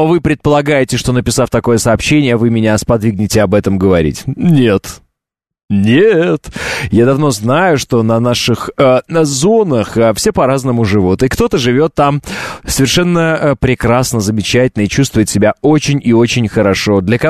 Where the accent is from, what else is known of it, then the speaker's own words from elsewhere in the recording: Kazakhstan; born there; земляк, земляк, я ведь родился в Казахстане